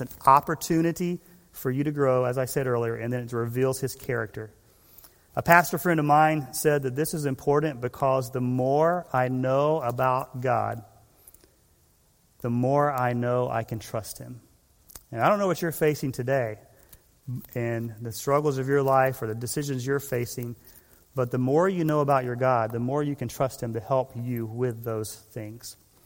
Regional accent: Macon, Georgia, United States; also born or lived in Hialeah, Florida; I'm from Macon, Georgia. Originally born in Hialeah, Florida, Emma, right near where you live. But my dad was in the Coast Guard, but we are all from Macon, Georgia.

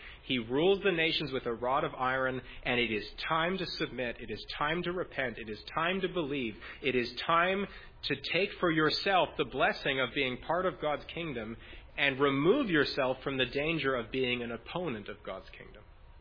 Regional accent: Canada; There's very sad news in my home country that we're expanding the law of allowing assisted suicide

